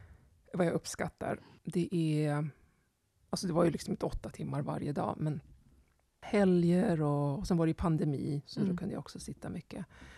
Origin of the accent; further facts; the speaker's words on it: Västerås, Västmanland County, Sweden; jag kom från Västerås, från en förort, det var liksom på något sätt en längtan till ett annat liv än det jag hade.